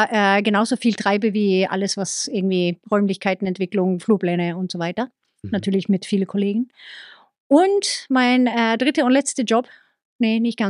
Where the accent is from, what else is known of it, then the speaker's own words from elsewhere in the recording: Sweden; German is a second language; now in Germany; wer sich wundert über meinen Akzent, ich komme aus Schweden, kam 92 nach Deutschland